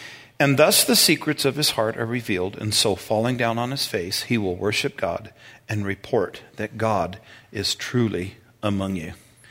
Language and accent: English; United States; because I'm young buck, I'm a Yankee, I'm from America, I'm not Canadian.